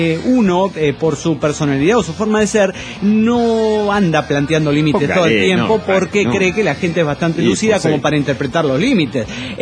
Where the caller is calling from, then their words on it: Tarija, Bolivia; Solo para decirles que en Tarija, Bolivia, el caos es total. Carnales, aquí ya estamos en el octavo día de paro indefinido